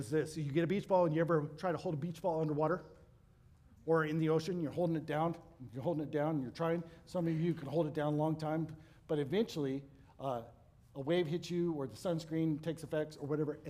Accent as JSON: {"language": "English", "town": "Ogden", "region": "Utah", "country": "United States", "tie": "born or raised there", "said": "The problem is I grew up in Ogden."}